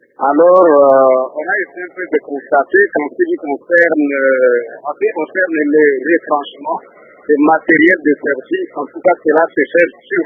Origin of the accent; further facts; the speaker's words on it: DR Congo; chez nous, en République démocratique du Congo